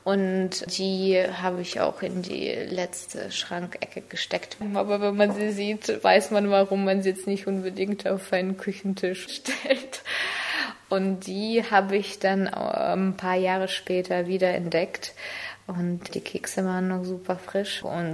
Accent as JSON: {"language": "German", "region": "Siberia", "country": "Russia", "tie": "born or raised there", "second_language": "German", "moved": "as an adult", "lives_now": "Germany", "said": "Von meiner Heimatstadt, wo ich herkomme. Hier ist die abgebildet. Krasnaja Skyz. Es ist geografisch gesehen ziemlich in der Mitte von Russland."}